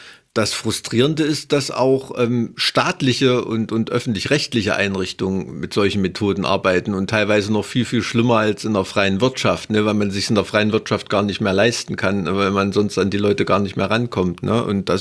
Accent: Thuringia, Germany; ich komme aus dem Ilmtal.

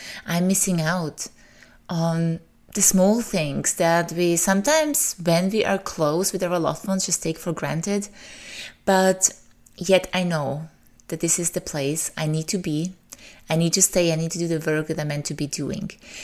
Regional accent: Austria; also born or lived in Serbia; although I was born in Serbia, my parents immigrated very, very early, shortly before the war in Yugoslavia started. So I don't have much memories of Serbia, except that I loved going there for summers. So I consider Austria my home.

